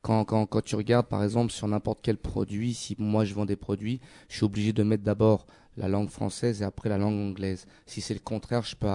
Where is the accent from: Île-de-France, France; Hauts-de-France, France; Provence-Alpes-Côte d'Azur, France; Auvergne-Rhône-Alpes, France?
Île-de-France, France; moved away as an adult; now in Canada; Oui, je suis corse, mais j'ai grandi en région parisienne. Mes parents m'ont donné l'opportunité de continuer mes études au Québec